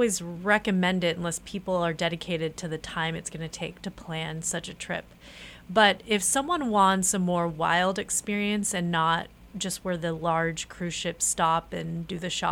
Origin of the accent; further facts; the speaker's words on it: Seattle, Washington, United States; No, I was raised in Seattle, Washington. Oh. And lived there till I was about 18.